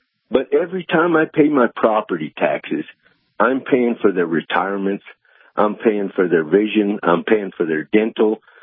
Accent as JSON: {"language": "English", "region": "New Mexico", "country": "United States", "said": "Michelle Lujan Grisham, because I'm from New Mexico"}